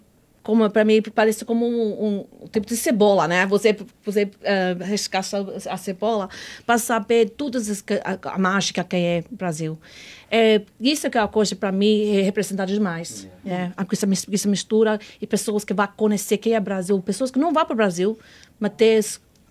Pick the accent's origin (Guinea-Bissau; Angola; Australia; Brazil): Australia; Sou australiana, pais italiano